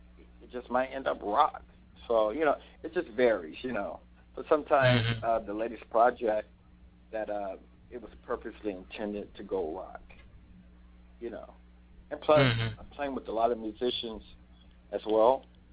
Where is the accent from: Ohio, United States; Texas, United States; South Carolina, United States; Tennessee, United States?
Texas, United States; growing up on the West Side, because we just came out of the height of the Civil Rights Movement, and we just moved to Texas. So growing up on the West Side wasn't pretty, you know.